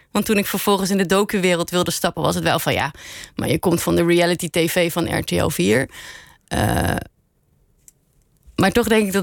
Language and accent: Dutch; Aruba; moved away as an adult; now in Netherlands; toen ik op Aruba opgroeide, was ik vooral heel erg geïnteresseerd in theater.